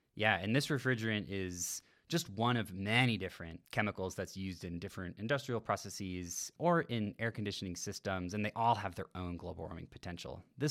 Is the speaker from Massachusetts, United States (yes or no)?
no; Seattle, Washington, United States; So I grew up in the Seattle area where we don't have oil drilling.